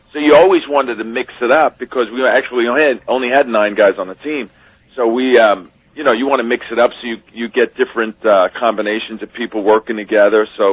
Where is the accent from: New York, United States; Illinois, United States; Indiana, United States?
New York, United States; Bronx; also born or lived in Rockland County, United States; We grew up in the Bronx, and then we finally moved out of the Bronx when I was a junior, and I went to school junior and senior year in up in Rockland County.